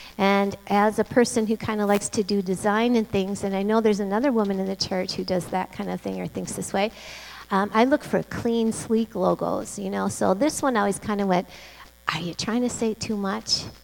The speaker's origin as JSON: {"language": "English", "country": "Cambodia", "said": "And I've already told you that I'm from Cambodia, so now I'm going to give you a visual as to where it is."}